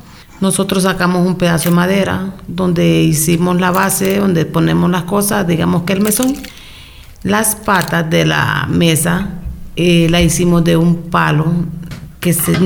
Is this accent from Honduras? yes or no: yes; Honduras; Son recuerdos que los tengo en mi mente, en mi corazón, de mi tierra, Honduras.